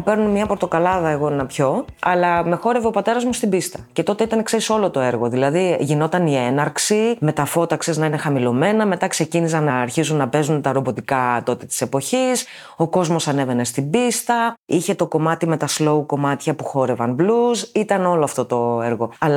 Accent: Neapoli, Peloponnese, Greece; also born or lived in Samos / Corinthia / Syros / Attica; γεννήθηκα στη Σάμο και μεγάλωσα λόγω της δουλειάς του πατέρα μου μεταξύ Νεάπολης Λακωνίας, Κορινθίας, Σύρου για πολλά χρόνια και μετά ήρθαμε στην Αττική σιγά σιγά με τις τελευταίες μεταθέσεις του πατέρα μου.

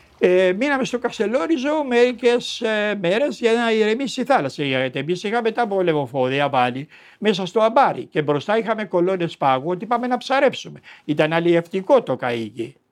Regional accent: Velanidia, Peloponnese, Greece; born there; Είμαι 87. Γεννήθηκα στα Βελανή Διαβιών, που είναι κοντά στον Καβομαλιά, το τελευταίο χωριό.

